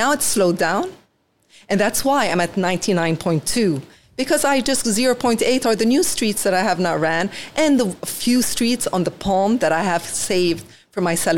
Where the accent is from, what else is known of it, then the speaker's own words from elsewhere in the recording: Dubai, United Arab Emirates; I grew up in Dubai since I was 5. I know this emirate. And I love this emirate